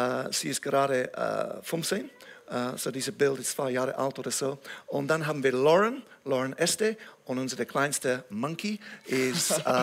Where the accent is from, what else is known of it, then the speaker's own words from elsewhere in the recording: England, United Kingdom; German is a second language; Ein Engländer, der Deutsch gelernt hat in der Schweiz. Genau so. Also ich hoffe, dass ihr meinen Akzent versteht